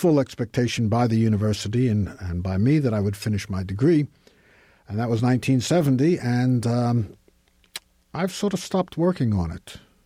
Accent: Brooklyn, New York, United States; I'm from Brooklyn, and we had very, very strong partisan feelings

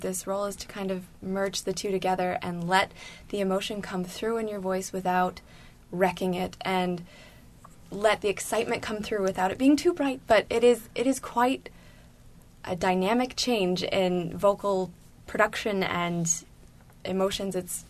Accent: Carmel, Indiana, United States; I'm from Carmel, Indiana.

